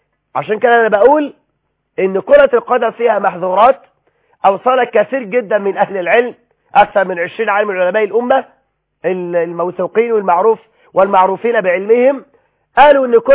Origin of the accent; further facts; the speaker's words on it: Egypt; إلى بلدنا مصر